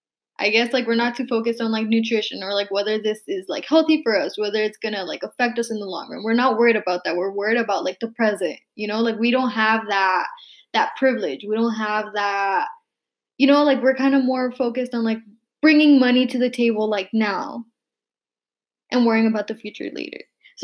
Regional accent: Stockton, California, United States; I grew up in Stockton.

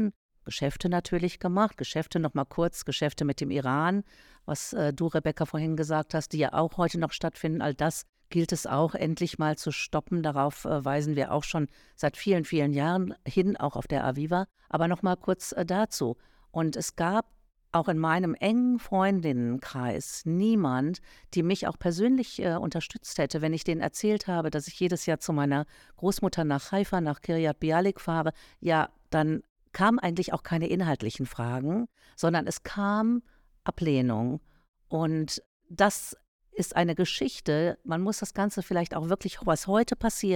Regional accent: Berlin, Germany; born there; ich bin 1962 in Berlin geboren, in West-Berlin geboren. Und ich bin aufgewachsen auch mit der späten Frauenbewegung.

